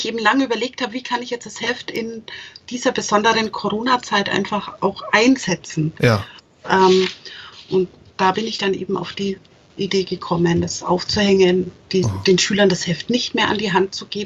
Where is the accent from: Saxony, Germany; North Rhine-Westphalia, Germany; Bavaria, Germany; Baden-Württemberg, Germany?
Bavaria, Germany; vor allem als Franke